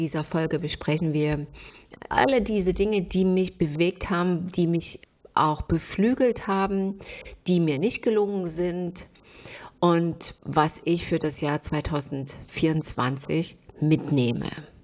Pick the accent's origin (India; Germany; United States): Germany; East Germany; ich bin jetzt nicht in einem Unternehmerumfeld groß geworden. Wie ihr wisst, komme ich ja aus der DDR.